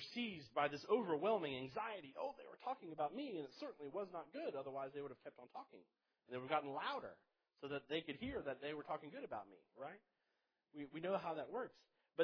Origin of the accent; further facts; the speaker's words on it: DeRidder, Louisiana, United States; Growing up in DeRidder, going to the Beauregard Parish Fair, it is a hoot and a half.